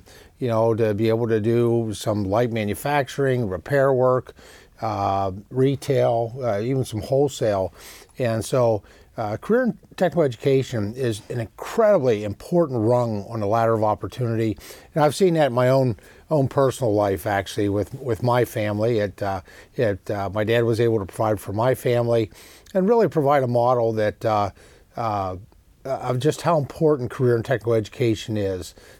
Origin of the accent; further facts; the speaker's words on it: Pennsylvania, United States; And in Pennsylvania, it's incredibly important. As well, my home state